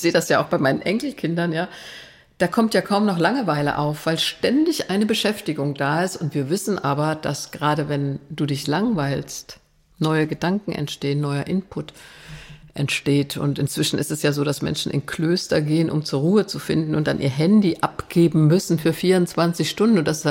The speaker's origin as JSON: {"language": "German", "region": "West Germany", "country": "Germany", "tie": "born or raised there", "said": "Ich bin groß geworden in Westdeutschland"}